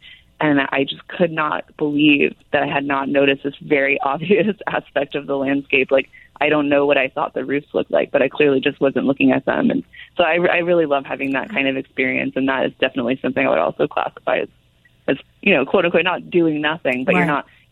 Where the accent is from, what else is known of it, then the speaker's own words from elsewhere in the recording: California, United States; I should add that I'm basically from Silicon Valley